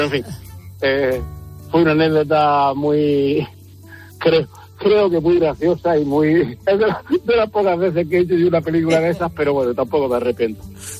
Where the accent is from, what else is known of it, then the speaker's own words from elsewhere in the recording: Murcia, Region of Murcia, Spain; Y en esa época, yo soy de Murcia, soy de Murcia.